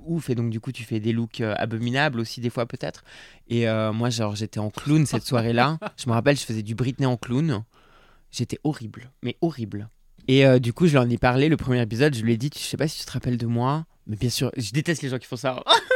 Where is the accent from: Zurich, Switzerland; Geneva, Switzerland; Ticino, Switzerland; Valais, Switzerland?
Geneva, Switzerland; Non, mais tu sais, moi, je viens de Genève. Hein, c'est pas très loin de la France.